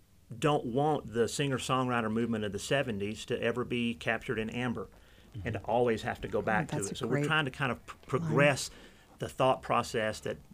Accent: Georgia, United States; I'm from North Georgia, and my hero is Representative John Lewis

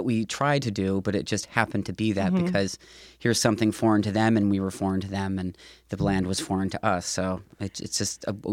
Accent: United States; growing up in the States, never really spending time abroad except for Canada or Mexico

